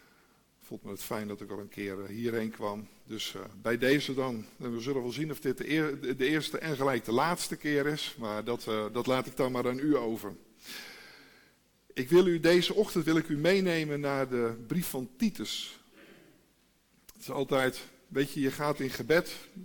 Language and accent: Dutch; Elburg, Gelderland, Netherlands; ik kom uit Elburg.